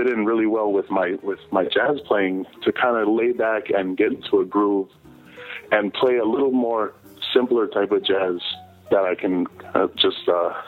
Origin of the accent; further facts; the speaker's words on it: Hawaii, United States; now in Seattle, United States; I the only thing I knew was before that was just playing in Hawaii and mostly playing rock. But when I moved to Seattle and I got a feel of the city, I really started to take my jazz playing seriously.